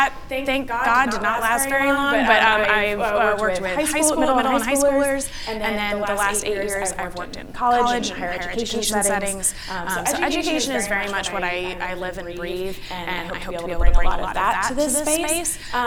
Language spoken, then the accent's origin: English; Maryland, United States; So I'm an East Coaster. I grew up outside of Washington, D.C. We were the Southern family. All of my family is from New England. We lived outside of D.C.